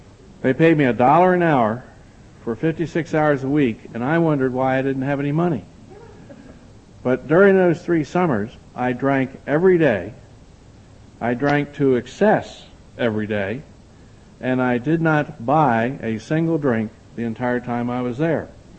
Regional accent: Hagerstown, Maryland, United States; Maryland, I'm from Hagerstown, Maryland, and we have a little sliver of Atlantic seaboard where we have a resort community

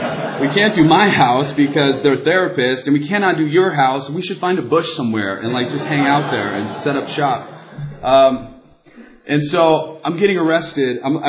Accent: San Diego, California, United States; also born or lived in Encinitas / San Luis Obispo; Born and raised in San Diego. Not too far from here. Encinitas is where I did a lot of my weird stuff. And San Luis Obispo is where I ended the weird stuff.

